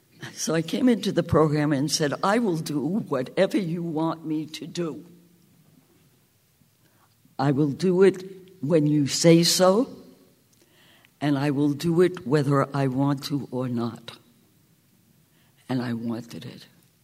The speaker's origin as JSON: {"language": "English", "town": "Bronx", "region": "New York", "country": "United States", "tie": "born or raised there", "said": "I moved out of the concrete city. I grew up in the Bronx."}